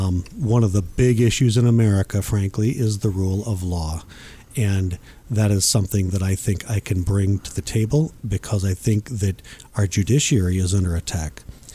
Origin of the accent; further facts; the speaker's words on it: Austin, Minnesota, United States; I'm from Austin. I grew up in Austin High School and graduated from Austin High School.